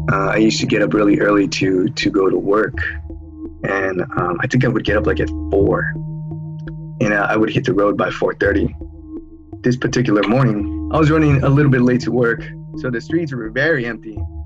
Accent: San Jose, California, United States; I'm from San Jose, California.

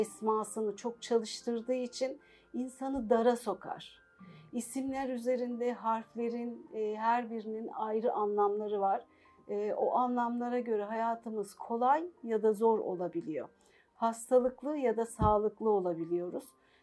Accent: İzmir, Turkey; born there; 1968 İzmir doğumluyum.

